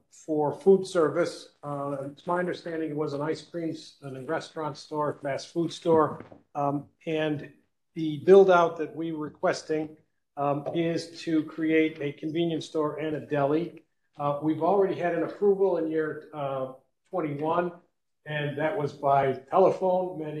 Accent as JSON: {"language": "English", "town": "Utica", "region": "New York", "country": "United States", "said": "I'm an attorney from Utica"}